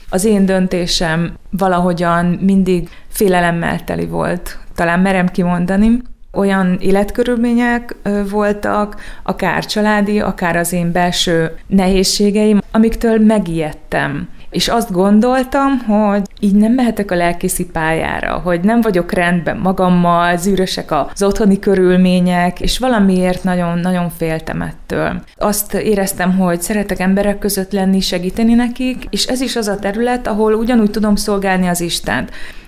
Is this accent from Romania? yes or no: yes; Transylvania, Romania; ugye Erdélyből származom